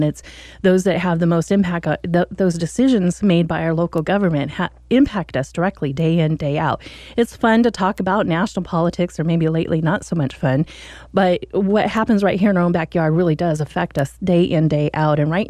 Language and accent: English; Ireland; with me being Irish, I love that day